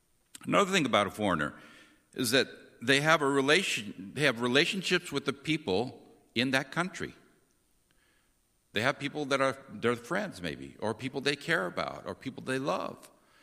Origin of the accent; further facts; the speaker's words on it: United States; We were a little strange because we're from America and we always like ice with our drinks.